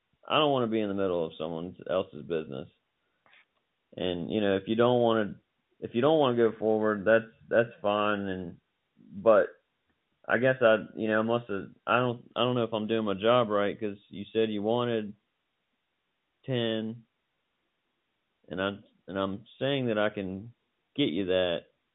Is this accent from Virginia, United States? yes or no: yes; Richmond, Virginia, United States; Cool, man. Well, I'm from Richmond.